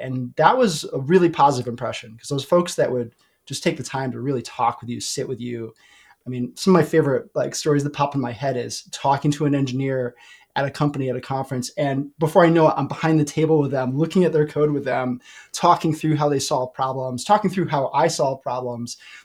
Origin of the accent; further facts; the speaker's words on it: Hartford, Connecticut, United States; now in Denver, United States; And initially I'm from Hartford, Connecticut.